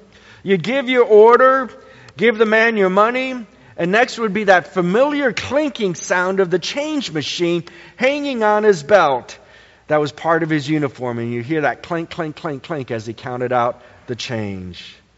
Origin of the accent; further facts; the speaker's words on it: Bowie, Maryland, United States; When I was growing up in Bowie, Maryland, there was a sound every summer that always, always drew my attention.